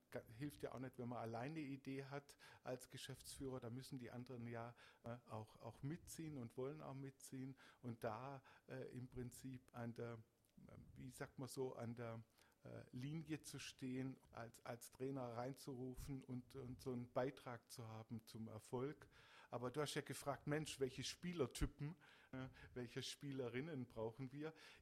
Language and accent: German; Baden-Württemberg, Germany; Als Schwabe natürlich auch Linsen und Spätzle.